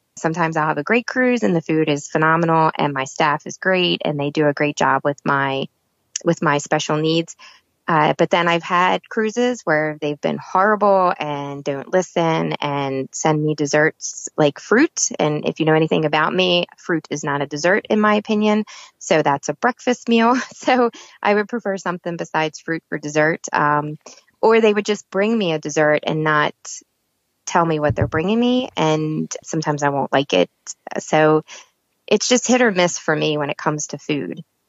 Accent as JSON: {"language": "English", "region": "Maryland", "country": "United States", "said": "I'm from Maryland, so I would never order shrimp outside of Maryland"}